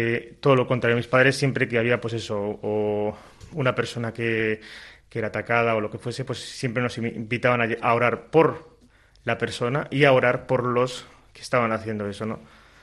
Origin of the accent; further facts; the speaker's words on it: Spain; es como los españoles cuando salimos fuera.